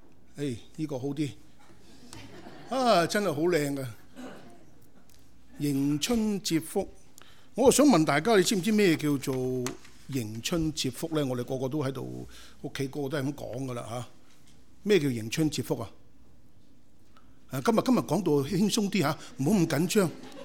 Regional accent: China; 我哋中国人中意自己做畜生嘅

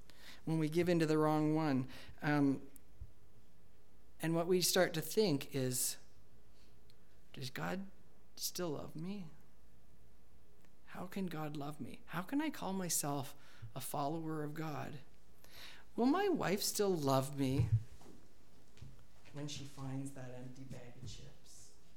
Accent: Canada; Because being a Canadian is who I am first over being a student.

